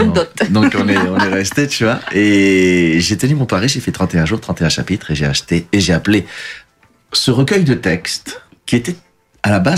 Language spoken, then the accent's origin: French; France; born there; je suis né en France, j'ai rien contre la France, je mets pas le Portugal largement au-dessus, sur un piédestal par rapport à la France, c'est les deux